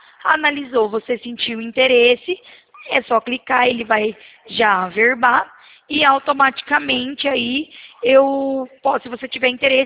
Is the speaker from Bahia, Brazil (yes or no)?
no; Limeira, São Paulo, Brazil; Não, eu sou de Limeira, mas a gente está fazendo uma campanha aí em Rio Claro.